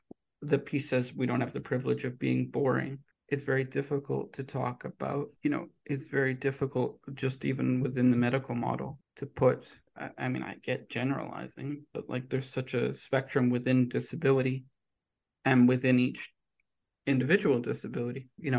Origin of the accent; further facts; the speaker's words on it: United Kingdom; born there; and I was born in Britain.